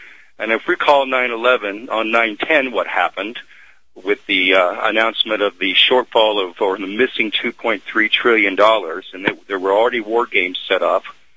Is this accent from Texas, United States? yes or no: yes; Texas, United States; I'm happy to hear that because, of course, I'm from Texas.